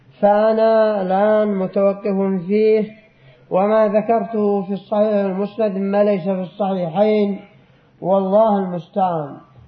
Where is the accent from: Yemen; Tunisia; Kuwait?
Yemen; أقرب شاهد لهذا أن الشيعة والصوفية عندنا باليمن